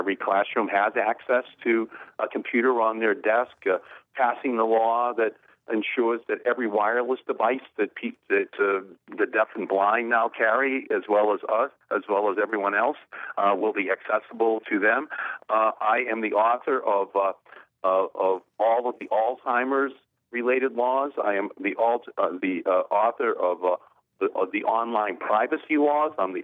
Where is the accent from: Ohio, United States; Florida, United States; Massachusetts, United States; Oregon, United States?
Massachusetts, United States; Malden; my father grew up on the first floor of a triple decker in Lawrence in the shadow of the mills, and I grew up in Malden